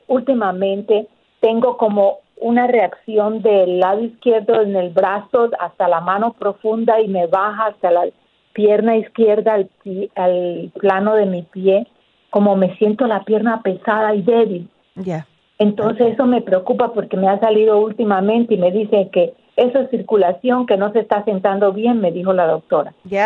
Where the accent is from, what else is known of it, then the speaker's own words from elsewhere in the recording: Colombia; moved away; Cinco hijos, vine de Colombia y me enterré a trabajar